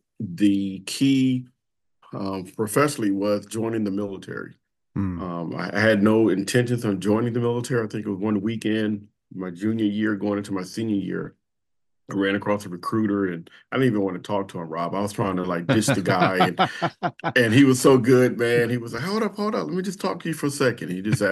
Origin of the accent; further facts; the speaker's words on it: Compton, California, United States; So I grew up in Compton, California. Those that know the movie Boys in the Hood.